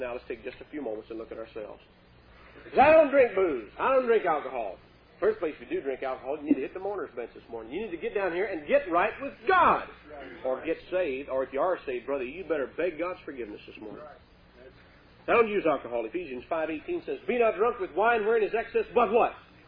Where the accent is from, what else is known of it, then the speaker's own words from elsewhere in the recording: Kentucky, United States; I was raised in Kentucky, and it was kind of like South Carolina. when I was a child. I mean, this was in the 50s.